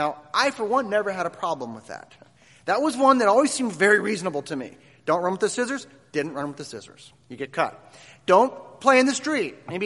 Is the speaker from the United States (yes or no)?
yes; Midwest, United States; One warning I learned not to ignore growing up in the Midwest was the tornado siren.